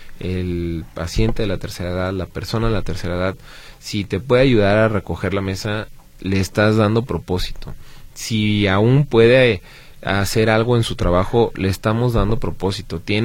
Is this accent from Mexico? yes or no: yes; Mexico; vale mucho la pena que como mexicanos, como país